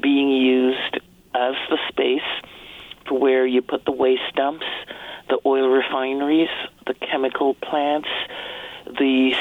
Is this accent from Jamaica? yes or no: yes; Jamaica; moved away as an adult; now in United States; I am originally from Jamaica and spent my first 20 years there. Since then, I've been living in the U.S.